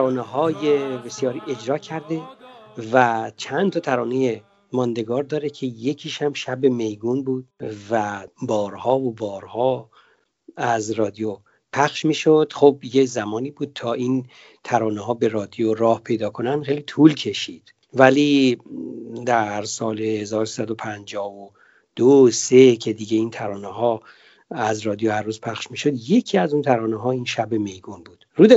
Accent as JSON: {"language": "Persian", "town": "Ahvaz", "region": "Khuzestan", "country": "Iran", "said": "ما که اهوازی هستیم و خوزستانی هستیم"}